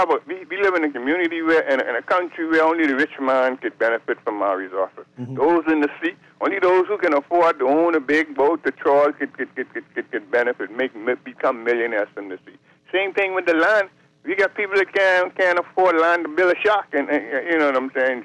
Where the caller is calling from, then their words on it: New Providence, Bahamas; Yeah, I'm from St. Barnabas, and so you know.